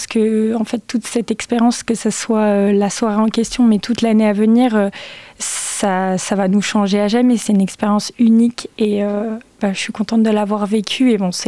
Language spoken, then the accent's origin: French; Bourgogne-Franche-Comté, France; moi je suis toujours restée ici, donc je suis née dans la Nièvre, j'ai fait toute ma scolarité ici, j'ai fait une partie de mes études, donc je suis partie un petit peu sur Dijon, je suis restée quand même dans la Bourgogne